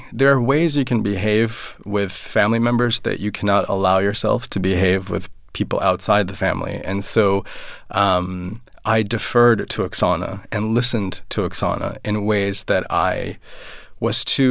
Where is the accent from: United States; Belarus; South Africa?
Belarus; Minsk; We're from Minsk. It was one of the first places invaded by the Nazis in June 1941, and food disappeared.